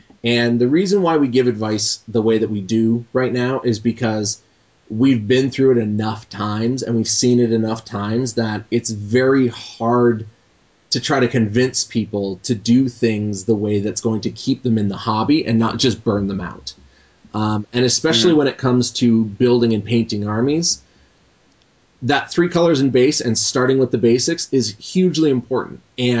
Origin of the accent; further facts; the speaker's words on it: Canada; Never been there. We're Canadian.